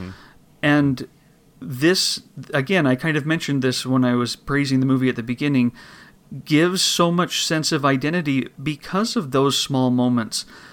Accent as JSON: {"language": "English", "region": "Idaho", "country": "United States", "said": "They settled out here in the West. I'm from Idaho."}